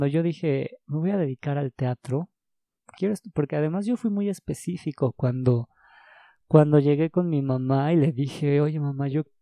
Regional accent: Mexico; como país, yo soy de México, como país no tenemos cultura de ver el arte como un trabajo

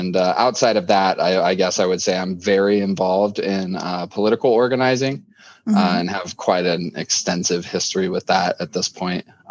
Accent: Peoria, Illinois, United States; also born or lived in Farmington, Illinois; I am 33 years old. I was born here in Peoria, Illinois, and I went to school here until about fourth grade. I moved out to what's called Farmington, Illinois

